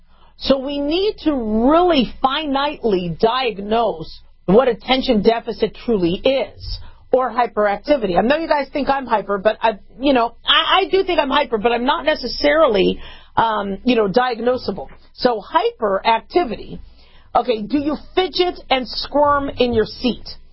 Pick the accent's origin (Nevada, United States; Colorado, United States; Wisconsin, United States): Nevada, United States; I'm from Nevada.